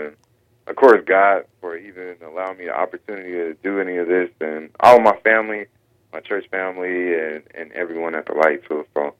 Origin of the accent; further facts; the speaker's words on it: Raleigh, North Carolina, United States; I grew up in Raleigh since my family, we're all from, I guess, eastern North Carolina. So when I was really a small kid, we moved to Raleigh. And I grew up there, went to Carroll Middle School, went to Athens Drive High School